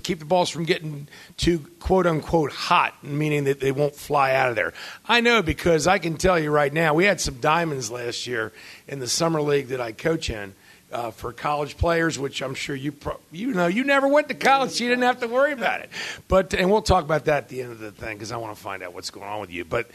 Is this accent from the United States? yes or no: yes; Arlington, Virginia, United States; That's my hometown. I went to Wakefield High School.